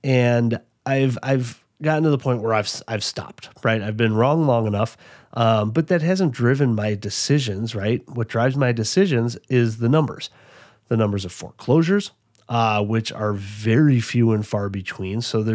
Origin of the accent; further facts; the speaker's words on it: Chicago, Illinois, United States; now in Denver, United States; I'm from Chicago originally, as you may know, where lots of people take public transportation.